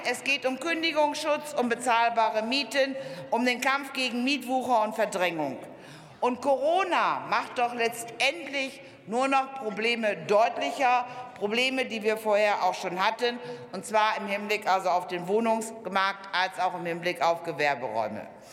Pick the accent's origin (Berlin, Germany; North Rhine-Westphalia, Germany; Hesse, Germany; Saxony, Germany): Berlin, Germany; Einmal als Berlinerin.